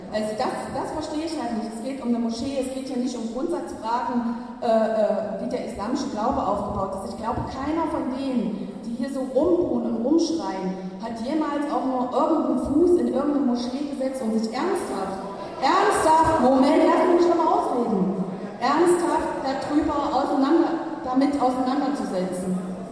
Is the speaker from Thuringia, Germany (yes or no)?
yes; Erfurt, Thuringia, Germany; ich komme auch aus Erfurt, wohne aber nicht in Marbach